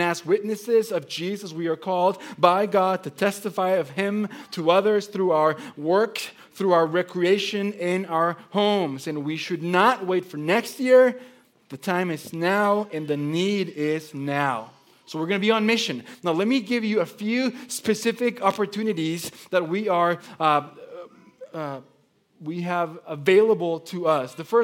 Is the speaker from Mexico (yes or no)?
yes; Mexico; now in United States; I grew up in Mexico, played soccer all my life